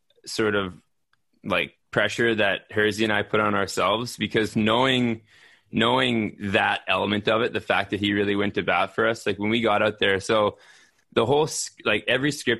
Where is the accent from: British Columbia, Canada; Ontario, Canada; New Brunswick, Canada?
British Columbia, Canada; Fort St. James; Like I'm from Fort St. James, BC, bumfuck nowhere, north of Prince George.